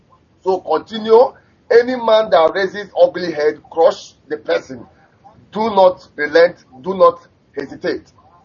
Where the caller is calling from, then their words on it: Spain; I'm calling from Spain.